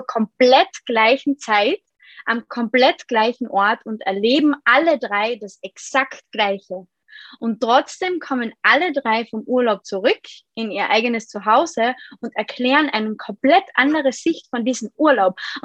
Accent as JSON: {"language": "German", "country": "Austria", "said": "bei uns in Österreich heißt es halt Matura"}